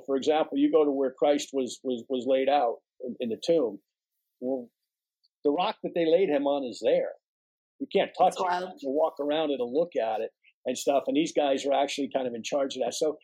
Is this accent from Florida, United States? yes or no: no; New York, United States; I'm a New Yorker originally, so we tell people New York's the center of the universe.